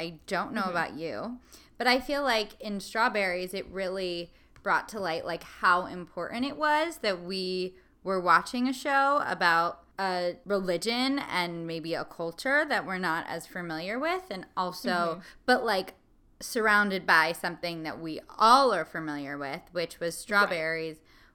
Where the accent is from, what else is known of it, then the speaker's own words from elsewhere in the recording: New Jersey, United States; Well, and I think, like, I grew up in New Jersey.